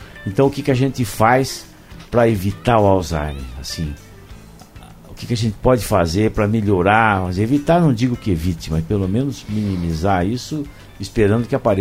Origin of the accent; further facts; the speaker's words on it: Cotia, São Paulo, Brazil; Cotia, que é minha cidade natal, da minha família.